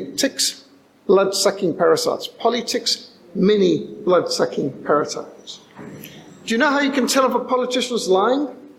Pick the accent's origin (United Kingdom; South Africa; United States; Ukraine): South Africa; Cape Town, Western Cape; born there; I was born in Cape Town, the only one of my family that was, because my sister had been born in Salisbury